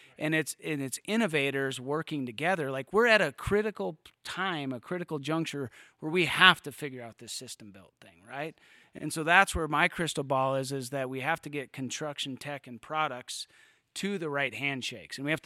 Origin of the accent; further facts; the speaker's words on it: Denver, Colorado, United States; in my hometown, the 303 Denver, Colorado.